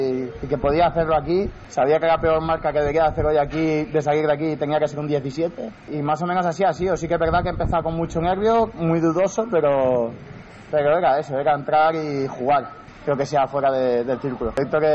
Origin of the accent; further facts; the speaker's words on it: Gandia, Valencian Community, Spain; somos de Gandía y a mitad lo tenemos hecho